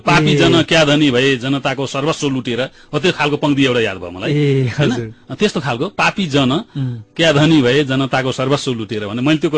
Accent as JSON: {"language": "Nepali", "town": "Krishna Gandaki", "region": "Gandaki Province", "country": "Nepal", "tie": "born there", "said": "त्यही कृष्ण गण्डकी गाविसको वडा नम्बर 2 2015 साल असार 14 गते म जन्मिएको हुँ। म एउटा ब्राह्मण परिवारमा पठित, एउटा पण्डित ब्राह्मण परिवारमा जन्मिएको हुँ"}